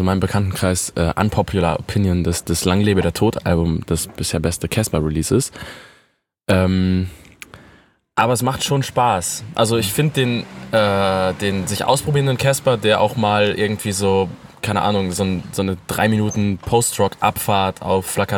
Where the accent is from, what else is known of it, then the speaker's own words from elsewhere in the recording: North Rhine-Westphalia, Germany; ich als Ostwestfale